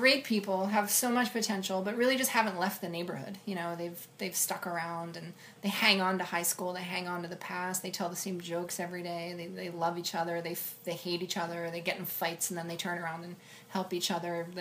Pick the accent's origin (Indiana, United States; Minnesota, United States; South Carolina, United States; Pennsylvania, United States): Pennsylvania, United States; Philadelphia; But for me, I'm not from anywhere near Boston, but I grew up in Philadelphia.